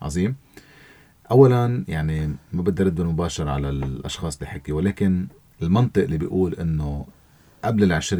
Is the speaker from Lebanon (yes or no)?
yes; Lebanon; نحن كلبنانيين وبخاصة كمسيحيين